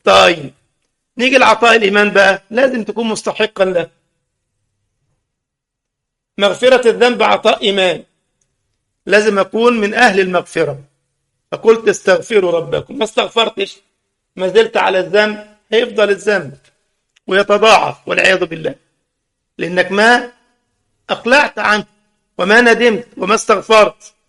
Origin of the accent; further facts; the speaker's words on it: Egypt; كان بعض الشباب مش لاقي شغل، يجيب هاتف محمول كده عندنا في مصر